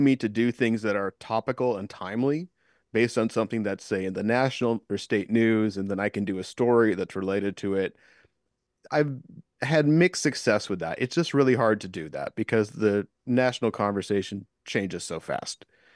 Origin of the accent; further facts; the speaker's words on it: Wrangell, Alaska, United States; wanted to be able to come back to Wrangell and not be a stranger. The idea of being a stranger in my hometown just didn't jive with me.